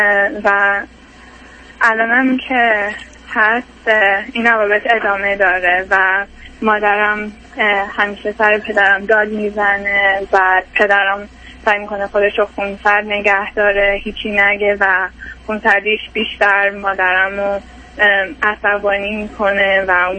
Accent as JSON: {"language": "Persian", "country": "Iran", "moved": "yes", "lives_now": "United States", "said": "ما از ایران اومدیم به آمریکا"}